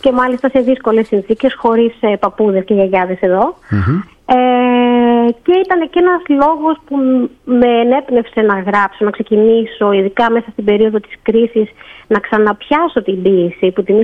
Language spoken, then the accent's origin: Greek; Thessaloniki, Central Macedonia, Greece; also born or lived in Cyprus; Κατάγομαι από τη Θεσσαλονίκη και την Κύπρο.